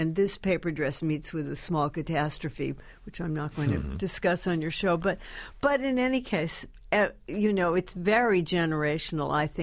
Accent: Beverly Hills, California, United States; It is so much more horrifying than anything I grew up with in Beverly Hills, where there were people with 21 cashmere twin sets

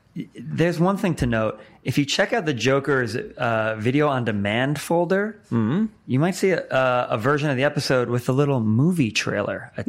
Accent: New Jersey, United States; I'm from Jersey as well.

